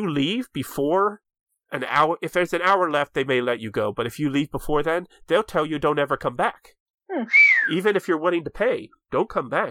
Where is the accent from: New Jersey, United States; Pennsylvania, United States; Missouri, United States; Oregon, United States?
Pennsylvania, United States; Pittsburgh; So we had a lot of people down from Pittsburgh, which I always like because, you know, it's my hometown, so get to catch up with them.